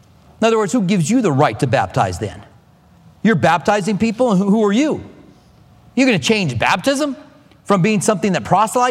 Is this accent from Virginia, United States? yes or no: no; Clinton, Iowa, United States; born there; I'm a good old farmer's boy, by the way. My family comes from farmers. I was born in Clinton, Iowa.